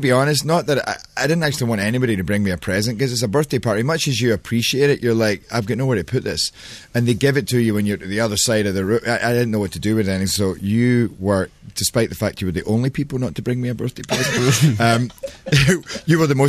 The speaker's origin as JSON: {"language": "English", "town": "Glasgow", "region": "Scotland", "country": "United Kingdom", "also_born_or_lived": "Edinburgh / London", "said": "I mean, it never changed from me being from Glasgow to Edinburgh to London"}